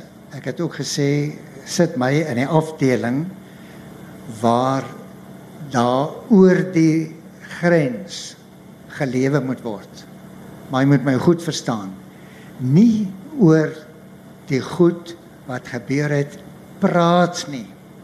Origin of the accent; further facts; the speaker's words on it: Paarl, Western Cape, South Africa; Maar ek kom van die Parel af, ek het daar groot geword.